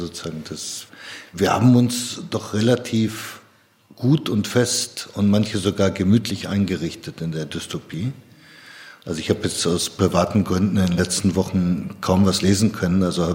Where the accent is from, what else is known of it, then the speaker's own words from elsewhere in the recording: Kenya; Ich war neulich wieder in Kenia, wo ich aufgewachsen bin.